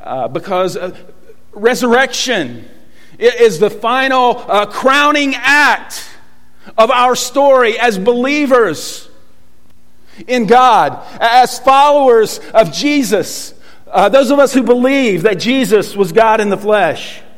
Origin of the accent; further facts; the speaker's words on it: Chattanooga, Tennessee, United States; Tennessee. You know, we were kind of the Chattanooga hillbillies.